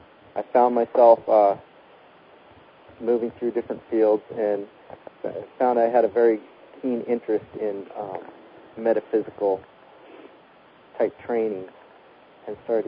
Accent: Berkeley, California, United States; moved away as an adult; also born or lived in Walnut Creek, United States; Well, I was born in 1963 in Walnut Creek, California. That's in the Bay Area near San Francisco. I grew up in Berkeley, California, and had a good childhood. Came up to Oregon to go to Oregon State University

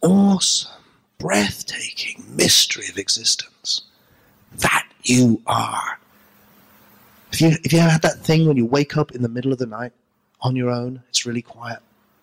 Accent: Glastonbury, South West England, United Kingdom; I come from Glastonbury in England, which is a center for the weird and the wonderful, you know, and it's kind of New Age stuff.

